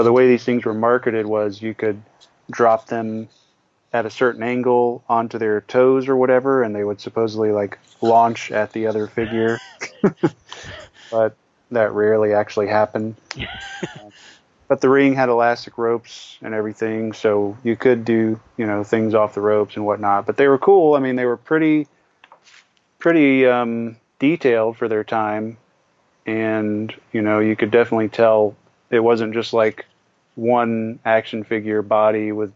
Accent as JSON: {"language": "English", "region": "the South", "country": "United States", "tie": "born or raised there", "said": "I grew up in the South, so maybe they were more available in the area where they ran."}